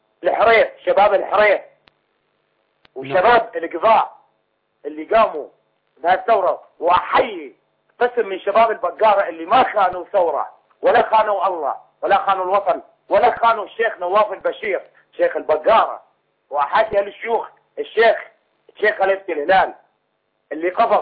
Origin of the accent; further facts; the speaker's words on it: Al-Hasakah, Al-Hasakah Governorate, Syria; now in Beirut, Lebanon; أنا سوري من المحطة الحسكة من المدينة بس والله شهر كامل أنا جيت على بيروت